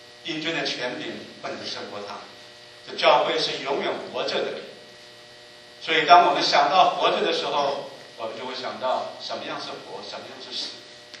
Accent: Taiwan; now in United States; 以前我们在台湾的时候人多，

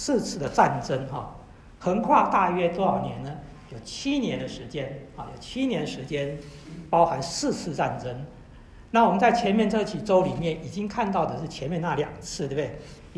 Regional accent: China; 圣经不是像我们中国人讲的那个《封神榜演义》，小时候有没有看过《封神榜演义》？

